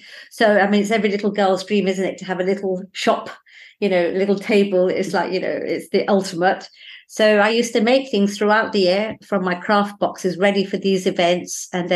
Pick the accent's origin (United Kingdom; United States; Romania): United Kingdom; Bowden, North West England; So, I'm actually from Cheshire, a very, very small village in the middle of nowhere called Bowden. That's two pubs and a church.